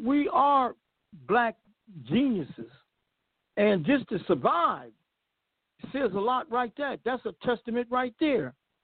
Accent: United States; born there; I am an African that happened to be born in America.

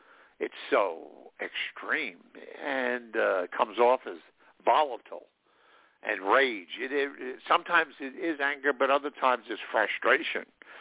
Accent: New York, United States; I'm also from New York, so we tend to be a little animated anyway in volume and intensity compared to, say, Southern people who tend to be much more genteel.

